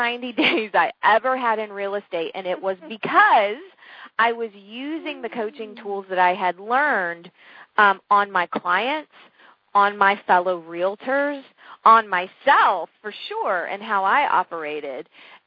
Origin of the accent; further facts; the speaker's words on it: Savannah, Georgia, United States; And she lives down in Savannah, Georgia, which is my hometown.